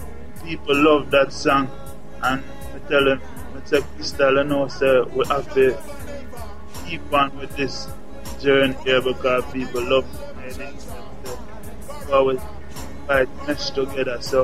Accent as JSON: {"language": "English", "region": "Clarendon", "country": "Jamaica", "lives_now": "Kingston, Jamaica", "said": "We live in Kingston, but we come from Clarendon."}